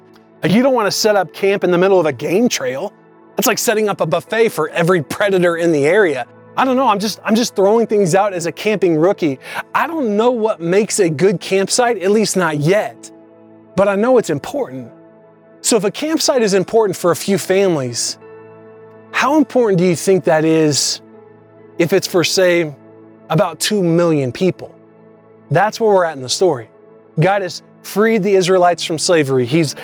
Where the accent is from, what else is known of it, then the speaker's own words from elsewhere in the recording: Indiana, United States; Growing up in Indiana, you just didn't do that as often. It's just not like Colorado.